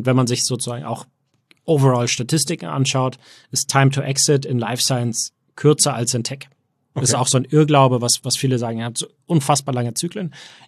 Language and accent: German; Hamburg, Germany; born there; also born or lived in Berlin, Germany / United States; geboren in Hamburg, aber auch ja, viel auch in Berlin und viel auch in den USA.